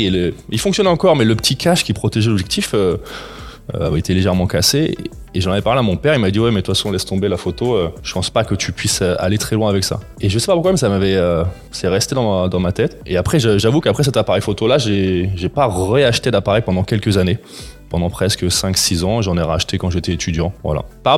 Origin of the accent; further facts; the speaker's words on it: St. Barthélemy; Saint-Barth, moi j'ai grandi à Saint-Barth